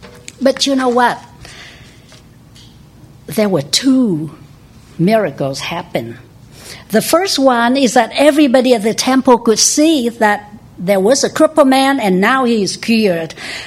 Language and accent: English; Vietnam; You know, as for me, I came from Vietnam.